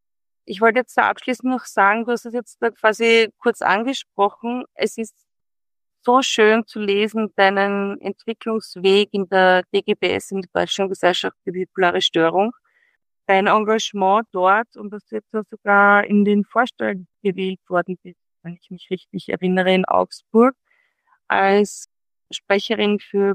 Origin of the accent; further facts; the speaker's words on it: Vienna, Austria; ich als waschechte Wienerin zeige dir dann gern die Plätzchen, die es zu sehen gibt.